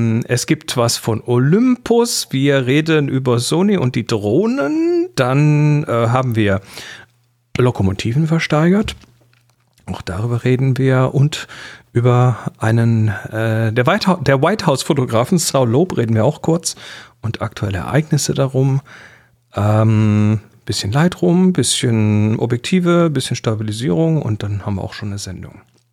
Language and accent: German; Horb, Baden-Württemberg, Germany; in Horb, wo ich herkomme